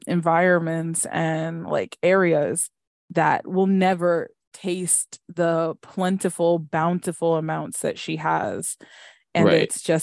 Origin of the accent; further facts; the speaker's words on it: Scarborough, Ontario, Canada; because I grew up in Scarborough, I grew up in many places, but because I grew up in like Scarborough for a while